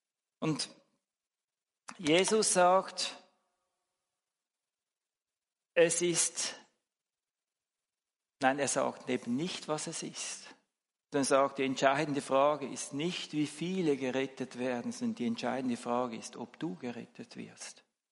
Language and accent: German; Switzerland; es kommt ja gerade wieder ein Tram bei uns in der Schweiz, oder?